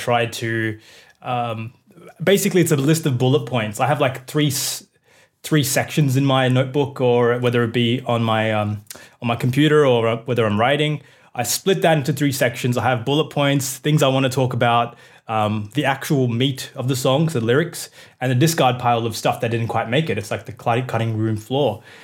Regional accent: Australia; like my upbringing as a Indian person in Australia.

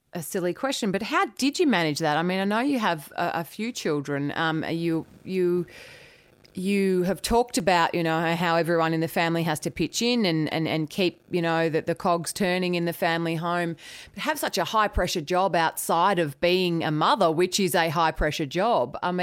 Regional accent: Victoria, Australia; I grew up in the Dandenongs.

